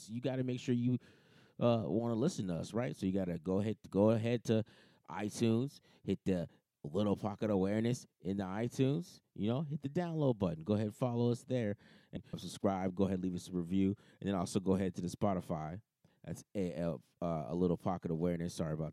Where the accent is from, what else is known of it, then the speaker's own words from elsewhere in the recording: Arizona, United States; You know I'm from Arizona, so it was cold as hell.